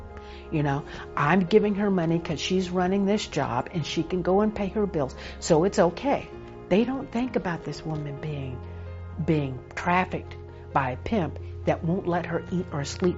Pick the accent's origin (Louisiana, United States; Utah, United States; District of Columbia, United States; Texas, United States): Texas, United States; I was born and raised in Texas.